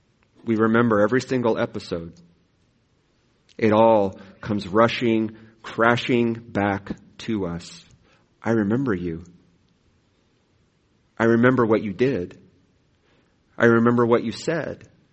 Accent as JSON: {"language": "English", "region": "Midwest", "country": "United States", "said": "Imagine, now remember, I'm a Midwesterner. I'm still getting to know your practices."}